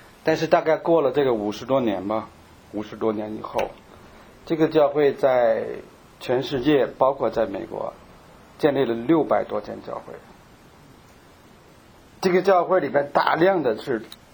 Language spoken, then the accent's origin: Chinese; China; 我说我是从中国来的。